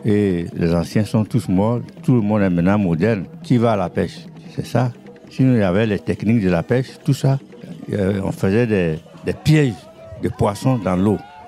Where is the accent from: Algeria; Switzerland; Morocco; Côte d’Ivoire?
Côte d’Ivoire; Bouaflé, Sassandra-Marahoué; Bon, dans l'ancien temps, il n'y avait pas de cacao café. Nous sommes riverains du fleuve Banama.